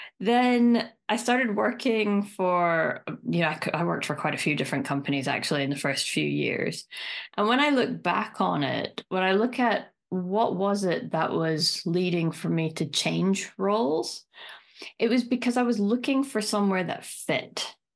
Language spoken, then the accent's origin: English; Aberdeen, Scotland, United Kingdom; So I am originally from Aberdeen in Scotland, and Aberdeen is very much, or used to be, the oil capital of Europe.